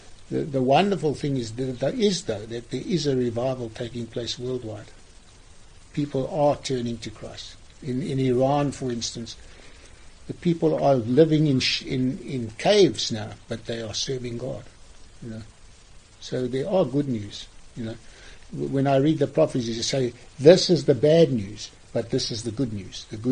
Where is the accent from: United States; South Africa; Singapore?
South Africa; I said, I come from South Africa.